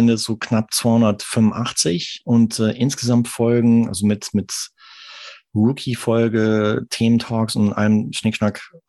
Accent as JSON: {"language": "German", "town": "Arnsberg", "region": "North Rhine-Westphalia", "country": "Germany", "said": "Okay, ja, ich komme aus Arnsberg."}